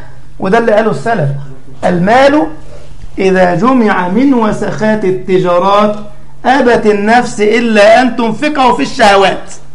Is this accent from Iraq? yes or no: no; Egypt; ذهبنا الرجل أعمال كبير عندنا في مصر